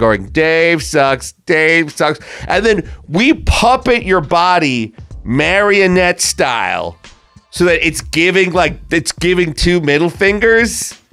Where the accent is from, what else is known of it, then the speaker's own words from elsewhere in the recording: Long Island, New York, United States; But I'm from Long Island, and I can tell you right now, there are a lot of similarities to Tatooine.